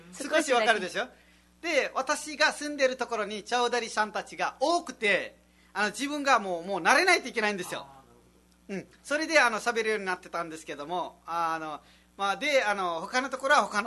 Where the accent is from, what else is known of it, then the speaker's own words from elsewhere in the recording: Nepal; first language Nepali; Japanese is a second language; あ、自分たちはネパール語なんですけども、ネパールもあのなんかヒマラヤとかあのちょっと山のところとか、あの東とか南とかあの中、あのそういうあの方言がい